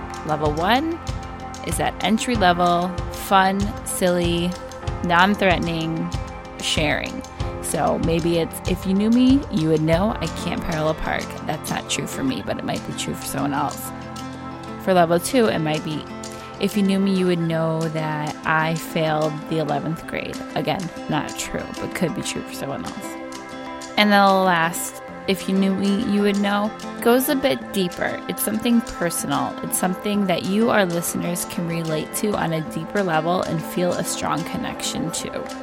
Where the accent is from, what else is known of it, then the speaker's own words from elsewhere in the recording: Michigan, United States; If you knew me, you would know that my home state is Michigan.